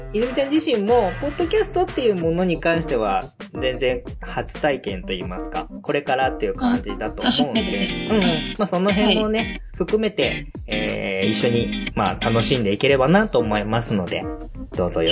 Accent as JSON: {"language": "Japanese", "region": "Kagawa", "country": "Japan", "said": "まあ僕もね、もともと出身は香川なんで、"}